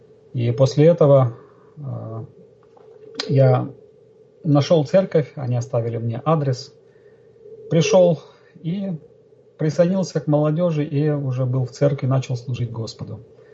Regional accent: Syktyvkar, Komi Republic, Russia; born there; Родился я в России, на севере России, город Сыктывкар, в семье строителей. Семья у меня была неверующая.

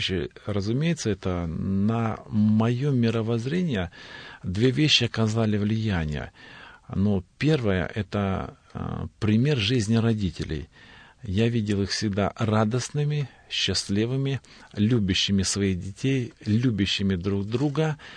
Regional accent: Nazemtsevo, Stavropol Krai, Russia; born there; Я родился в поселке Наземцево, Ставропольский край, на Северном Кавказе, в центре Кавказских минеральных вод. У наших родителей большая семья, я родился пятым ребенком

